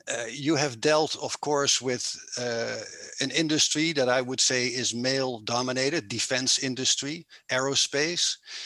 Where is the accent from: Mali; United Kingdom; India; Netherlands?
Netherlands; now in Arizona, United States; I'm your host. I'm originally from the Netherlands, currently living in the state of Arizona in the United States of America. In other words, a Dutchman in the desert.